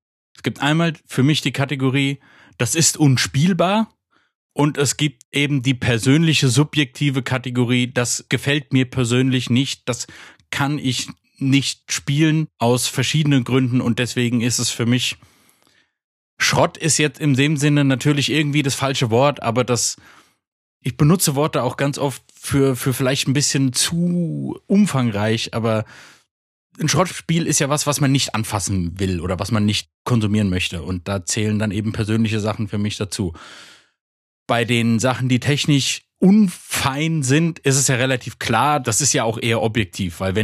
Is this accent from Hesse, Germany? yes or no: yes; Frankfurt, Hesse, Germany; Ich komme aus Frankfurt